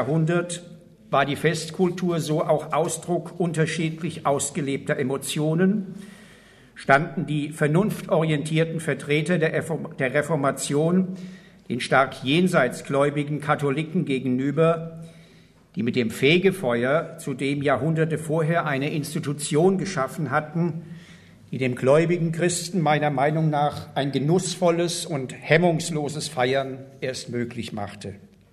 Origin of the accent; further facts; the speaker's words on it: Mainz, Rhineland-Palatinate, Germany; gibt eine Beschreibung aus meiner Heimatstadt Mainz.